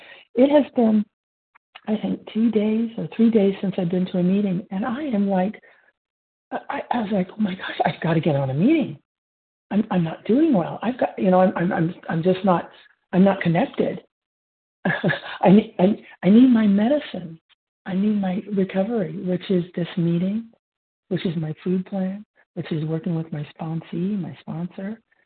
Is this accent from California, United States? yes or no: yes; California, United States; I'm from California, gratefully recovered today by the grace of God.